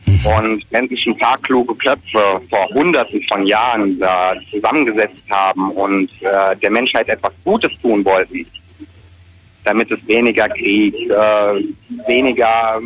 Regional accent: Darmstadt, Hesse, Germany; now in Groß-Umstadt, Germany; Ich komme nicht direkt aus Bayern, ich komme aus Darmstadt, wohne aber momentan in Großumstadt, das ist in der Nähe vom Odenwald.

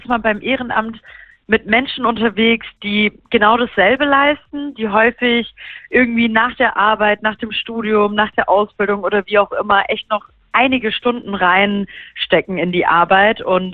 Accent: Stuttgart, Baden-Württemberg, Germany; born there; now in Freiburg, Germany; Ja, ich habe einen Migrationshintergrund. Meine Eltern sind in der Türkei geboren. Ich bin aber tatsächlich in Stuttgart geboren und dann quasi als Württembergerin nach Freiburg geflohen.

